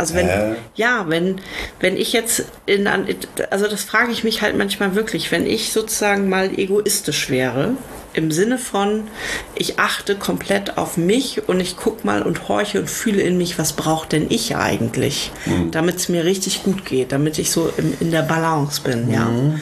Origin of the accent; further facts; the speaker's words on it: Lower Saxony, Germany; ich bin ja in Niedersachsen zur Schule gegangen